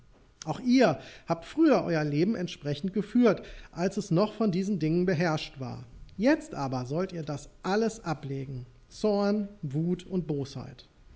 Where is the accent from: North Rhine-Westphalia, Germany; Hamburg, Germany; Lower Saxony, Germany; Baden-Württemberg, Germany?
North Rhine-Westphalia, Germany; Gelsenkirchen; ich komme aus Gelsenkirchen, aus der Blumendelle dort.